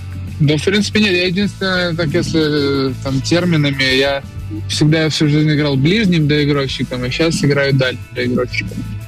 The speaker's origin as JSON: {"language": "Russian", "country": "Belarus", "said": "я родом из Беларуси"}